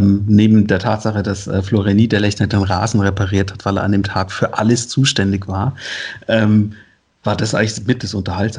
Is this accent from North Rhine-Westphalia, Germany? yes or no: no; Freiburg, Baden-Württemberg, Germany; wenn man hier nach 6, 7 Spielen sitzt als Freiburger